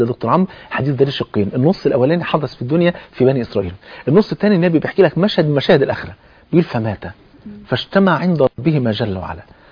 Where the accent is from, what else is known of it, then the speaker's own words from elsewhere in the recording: Egypt; زي ما أنا كده كمصري مثلا بلغة مصر